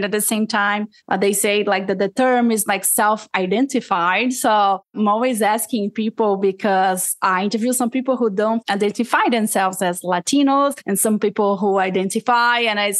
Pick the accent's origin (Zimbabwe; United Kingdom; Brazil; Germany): Brazil; now in United States; when I moved to the US almost 10 years ago, I really wanted to be part of the community. And I'm from Brazil. I consider myself a Latina.